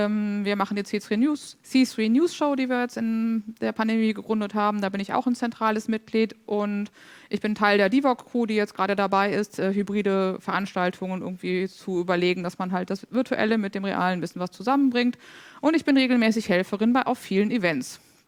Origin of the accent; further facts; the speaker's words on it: Cologne, North Rhine-Westphalia, Germany; born there; Ich bin geboren in Köln.